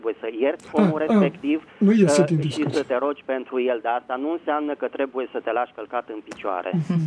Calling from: Bucharest, Romania; din București

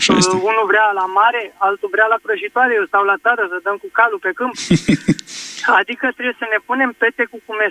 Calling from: Dolj, Romania

